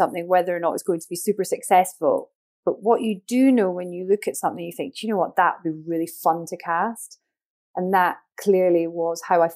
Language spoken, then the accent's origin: English; Scotland, United Kingdom; and I'm Scottish, and I actually share the birthday with Shonda Rhimes.